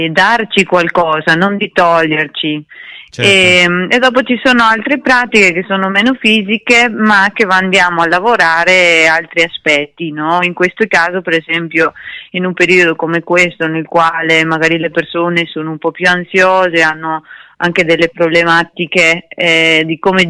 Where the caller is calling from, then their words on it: Argentina; Argentina.